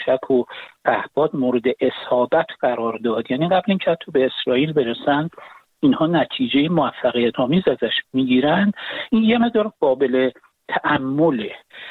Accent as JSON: {"language": "Persian", "country": "Iran", "said": "من به عنوان یک ایرانی"}